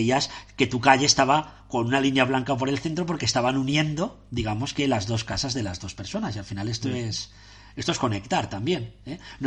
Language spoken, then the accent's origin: Spanish; Valencian Community, Spain; en mi pueblo, en Valencia